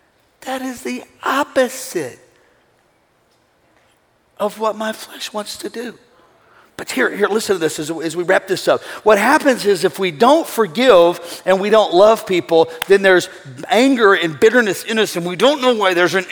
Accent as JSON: {"language": "English", "town": "West Palm Beach", "region": "Florida", "country": "United States", "said": "I go, what? I'm from West Palm Beach."}